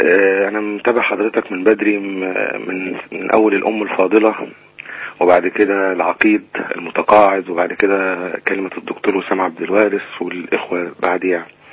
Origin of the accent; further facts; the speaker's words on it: Faiyum, Faiyum Governorate, Egypt; انا من الفيوم